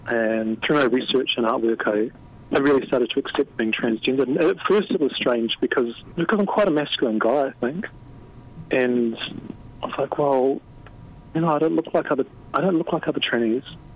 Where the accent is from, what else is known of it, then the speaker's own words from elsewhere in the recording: Christchurch, Canterbury, New Zealand; I grew up in Christchurch, which is one of the places in New Zealand, and it's in the South Island, where there was large groups of settlers from England that arrived and settled.